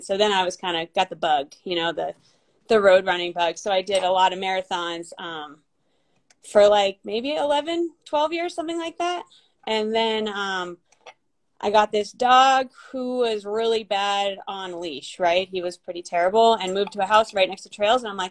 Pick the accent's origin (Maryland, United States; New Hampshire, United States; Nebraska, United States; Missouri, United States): New Hampshire, United States; now in Reno, United States; And then after that, I moved out west. So I'm from New Hampshire.